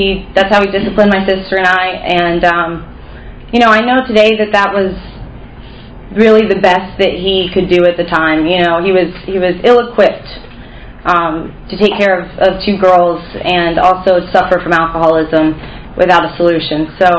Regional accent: Zephyr Hills, Florida, United States; So, I was born in Zephyr Hills, Florida, and my mom was an attorney, and my dad was a teacher. And Zephyr Hills, if you don't know about Zephyr Hills, you probably don't, but it's a very small town. I lived behind a dairy farm.

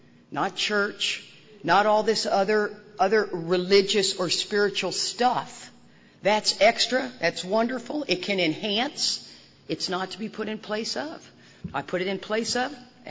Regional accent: Texas, United States; I say, I am from Texas. I am not from the South. Let's get that cleared up. Texas is not the South.

